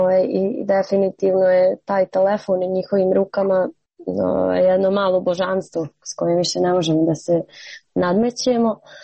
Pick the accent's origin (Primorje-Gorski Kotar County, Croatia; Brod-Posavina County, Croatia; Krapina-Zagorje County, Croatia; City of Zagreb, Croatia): City of Zagreb, Croatia; Zagreb; born there; vidjeli su Zagreb, da sam rođena u Zagrebu.